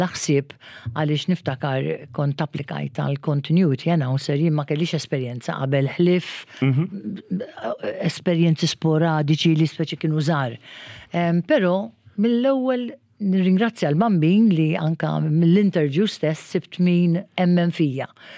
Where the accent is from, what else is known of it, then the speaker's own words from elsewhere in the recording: Birżebbuġa, Southern Region, Malta; Jiena kont minn Birżebbuġa, meta Birżebbuġa ma tantx kien hemm nies residenti, allura aktar kienu jkunu l-villaġġanti.